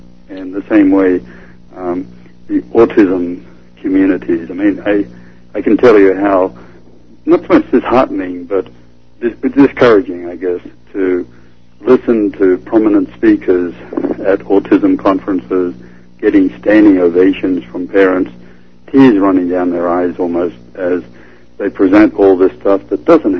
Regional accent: Australia; if something growing up in Australia did for me

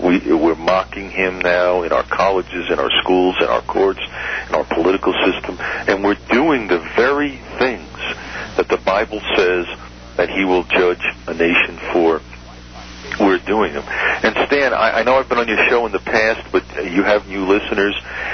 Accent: United States; Yes, and being an American, sometimes it's hard to see how we really are.

